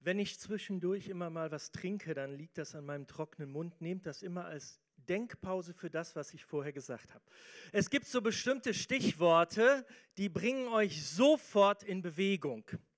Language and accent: German; Germany; ihr wisst, ich komme aus Deutschland. Wir sind erstmal reich in Deutschland.